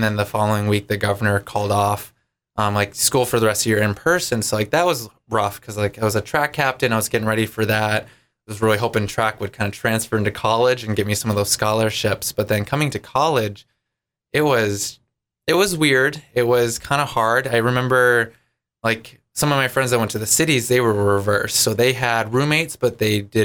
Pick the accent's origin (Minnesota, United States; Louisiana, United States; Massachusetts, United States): Minnesota, United States; Buffalo; So growing up in Buffalo, it's kind of like, I'd say that kind of like last farm suburb before you start hitting the cities.